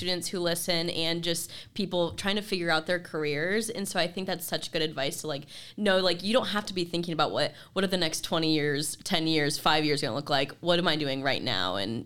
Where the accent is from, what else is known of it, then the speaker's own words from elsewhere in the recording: Ohio, United States; as a Michigander, I grew up in Ohio, but as a Michigander, I've never been skiing